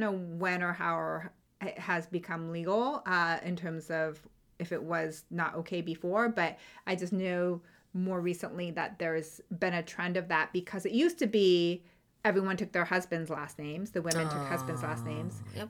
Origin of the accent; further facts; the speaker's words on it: United States; we grew up here in the States.